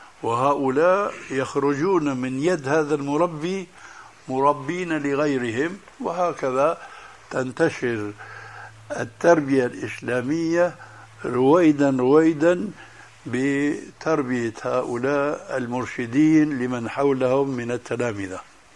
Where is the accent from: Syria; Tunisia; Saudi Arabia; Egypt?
Syria; وهنا يقولون عندنا في سوريا شو هالشد يا رسول الله، هذه لهجة سورية خطأ